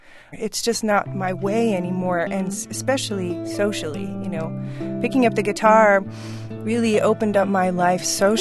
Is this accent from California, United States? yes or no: yes; California, United States; You know, I grew up in California, so I definitely have some of that, like, new agey stuff lingering.